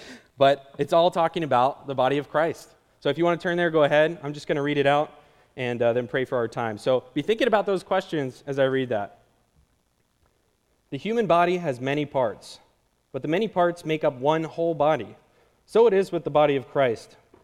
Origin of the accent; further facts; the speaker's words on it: Jersey Shore, Pennsylvania, United States; Okay, so I grew up in Jersey Shore, and my parents are missionaries as well. And so I grew up down at Wyoming down there.